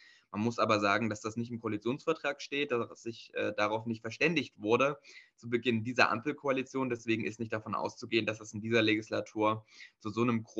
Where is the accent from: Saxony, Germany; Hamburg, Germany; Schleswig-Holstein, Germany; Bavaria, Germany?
Schleswig-Holstein, Germany; In Schleswig-Holstein, wo ich herkomme, gibt es dafür auf jeden Fall Unterstützung.